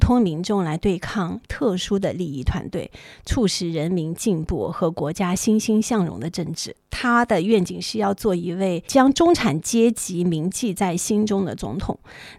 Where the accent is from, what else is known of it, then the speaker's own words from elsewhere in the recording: China; 因为我们是中国人嘛，我们不在这个美国的这样的一个环境当中